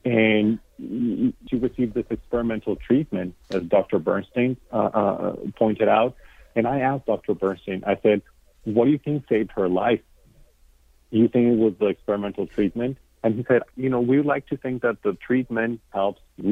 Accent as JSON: {"language": "English", "country": "Mexico", "said": "I'm from Mexico, Catalina from Building One Community is from Colombia. We're all immigrants"}